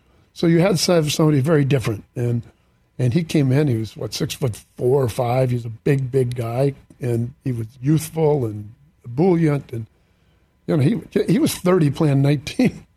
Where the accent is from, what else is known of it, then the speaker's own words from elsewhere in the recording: Santa Barbara, California, United States; he's from Ventura, I'm from Santa Barbara, but we didn't have a silver spoon in our mouth